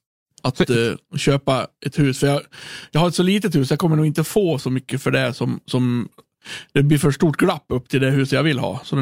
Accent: Gotland, Sweden; Jag är bott på, alltså jag är född på Visby i Björnbo.

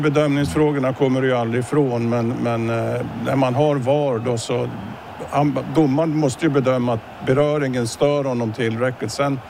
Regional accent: Norrland, Sweden; Sen, som gammal norrlänning så kan man ju vara glad för skogsindustrin.

